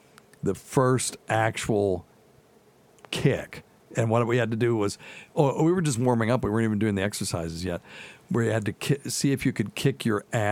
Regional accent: Cashiers, North Carolina, United States; It's right between Asheville and Brevard, which is where I grew up. I mean, I grew up in Cashers, North Carolina.

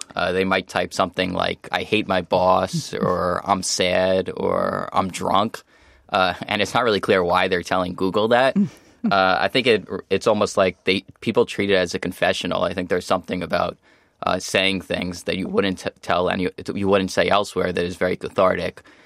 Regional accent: New York, United States; Like, I grew up in the New York area.

